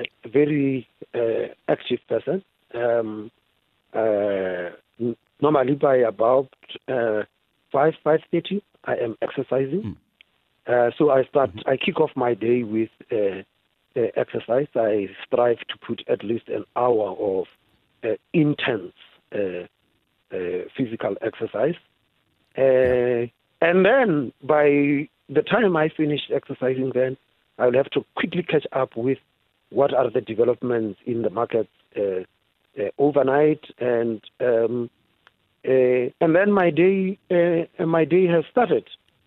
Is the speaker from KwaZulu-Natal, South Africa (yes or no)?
no; Mweleji, Limpopo, South Africa; also born or lived in Alexander Township; Well, I was born in Alexander Township, just outside of Sandton. And I was raised up in Limpopo in a village called Mweleji.